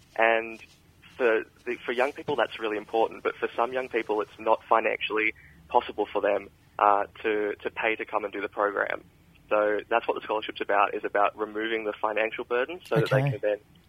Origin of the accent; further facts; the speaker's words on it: New South Wales, Australia; now in Sydney, Australia; Yes, I'm from the Wiradjuri Wailwin mob up in the central west of New South Wales. That's where I'm from originally. I grew up a lot on Wanneroo and across the Wabakal land, and now I'm living here in Sydney in Redfern area. on the lands of the Gadigal.